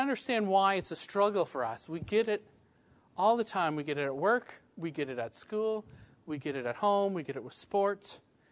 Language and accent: English; Canada; we're having a Canadian speaker tonight. Wow. I don't know if any of you have looked at the rankings recently, but I'm sorry to say we got you whooped. We're 2nd, right? The U.S. is 7th for the best places to live.